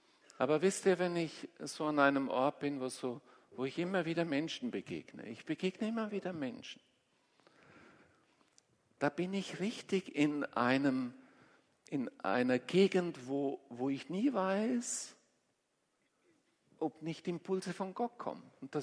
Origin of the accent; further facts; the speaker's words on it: Switzerland; Und dann sagt er: Ich bin Schweizer. Ah, ich auch.